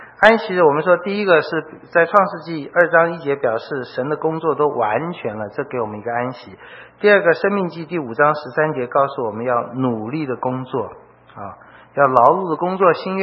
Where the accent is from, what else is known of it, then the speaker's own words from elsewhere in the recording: China; 当然我们中国人说话批评论断抱怨，还有呢吃东西